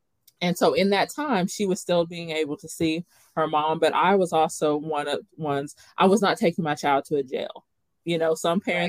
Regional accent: Somerset, Kentucky, United States; now in Bowling Green, United States; So I didn't grow up in Bowling Green. So when I moved here, it was a different world. I moved here from Somerset, Kentucky.

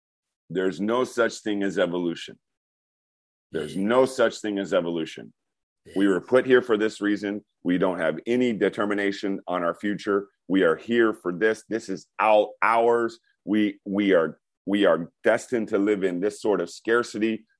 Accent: Key West, Florida, United States; So my family is Jamaican. Mongo is Cuban. I'm from Key West, which is 90 miles above Cuba.

